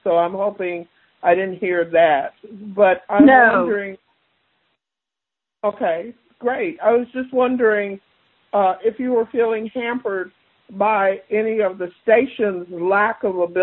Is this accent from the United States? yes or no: yes; Houston, Texas, United States; based on the fact I'm from Houston.